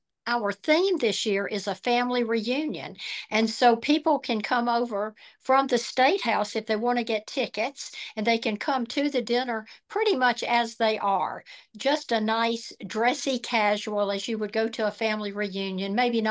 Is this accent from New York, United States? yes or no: no; Springfield, South Carolina, United States; I'm only a half Greenville because I grew up outside of Columbia and in the county of Orangeburg in the frog junk capital of South Carolina, which is Springfield, South Carolina.